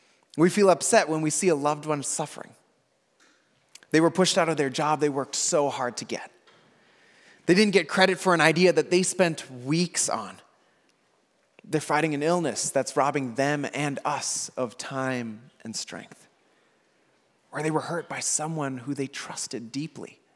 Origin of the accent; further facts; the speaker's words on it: Milwaukee, Wisconsin, United States; last week I got to watch the Minnesota Timberwolves play basketball against my hometown Milwaukee Bucks.